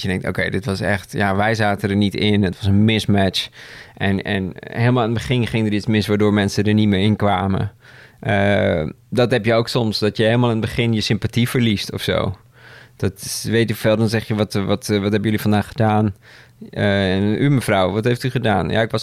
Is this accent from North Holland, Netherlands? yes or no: no; Leiden, South Holland, Netherlands; Ik kom uit Leiden.